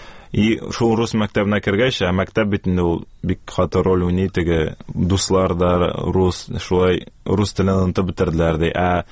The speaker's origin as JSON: {"language": "Tatar", "town": "Kazan", "region": "Tatarstan", "country": "Russia", "tie": "born or raised there", "said": "Казанда тудым, аннары шу Дербышки дәресләр бистәсендә инде булайын татарча шулай дип әйттеләр. Шунда туып үстем."}